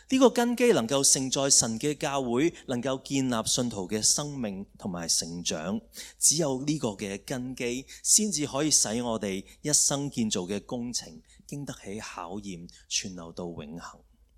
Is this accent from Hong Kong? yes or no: yes; Hong Kong; 我都是香港出生，亦都在香港长大